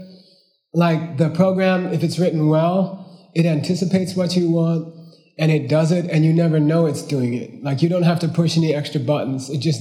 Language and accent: English; Howell, New Jersey, United States; And even in Howell, when I was growing up in Howell, New Jersey, which is a Kalmyk Mongolian, that was still the custom.